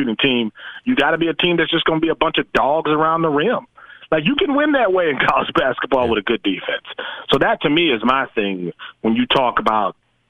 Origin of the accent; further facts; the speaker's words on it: Milwaukee, Wisconsin, United States; Yeah, I mean, I'm born and raised in Milwaukee, so yep.